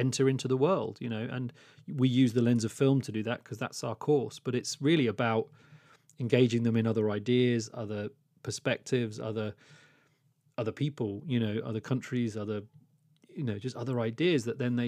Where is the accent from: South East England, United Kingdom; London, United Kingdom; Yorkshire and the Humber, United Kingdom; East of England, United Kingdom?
East of England, United Kingdom; Luton; I grew up in Luton, had very little access to cinema.